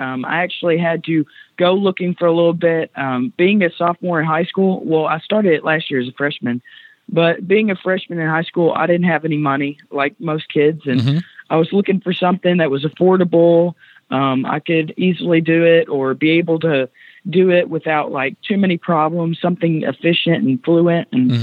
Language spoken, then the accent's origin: English; Owensboro, Kentucky, United States; And I grew up around Owensboro, Kentucky.